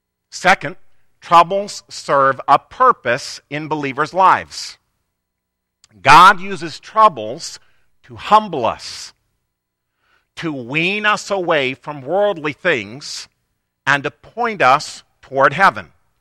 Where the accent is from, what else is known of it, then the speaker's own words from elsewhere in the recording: Missouri, United States; Because I'm from Missouri.